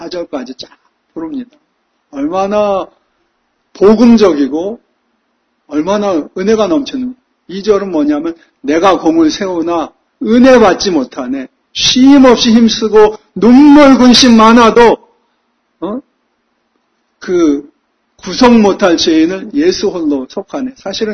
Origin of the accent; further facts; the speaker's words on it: Seoul, South Korea; 저는 어렸을 때 서울 전두리에 살았는데 제가 어릴 때는 서울에도 논과 밭이 있었습니다.